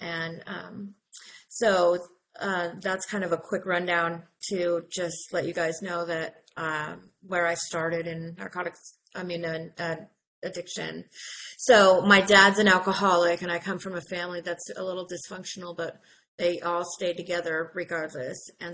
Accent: Salem, Oregon, United States; I'm an addict. My clean date is June 10th, 2000, and I'm from Salem, Oregon, and I attend meetings at the Mid-Willamette Valley area.

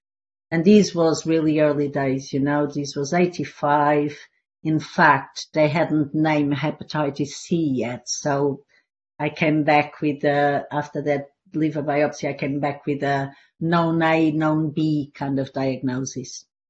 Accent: Portugal; now in London, United Kingdom; And then, I moved from Portugal, where I'm from, to this country, to London in 1991.

